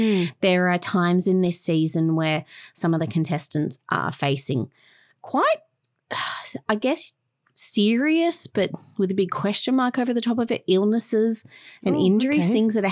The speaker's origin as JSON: {"language": "English", "country": "Australia", "said": "As an Aussie, it's really interesting to see the different cuisines and ingredients"}